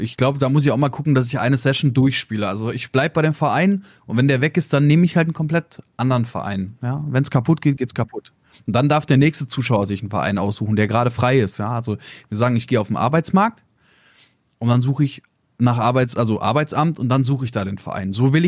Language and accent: German; Bavaria, Germany; Ich bin in Bayern aufgewachsen.